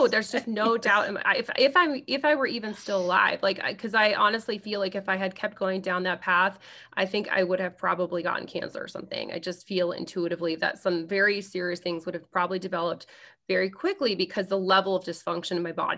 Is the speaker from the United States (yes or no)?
yes; Lafayette, United States; also born or lived in Denver; now in Los Angeles, United States; So I, in the period of a year, I moved from my hometown of Lafayette. I expanded to Denver, Colorado, and, you know, quickly got well known there as a psychic. And then I moved to Los Angeles.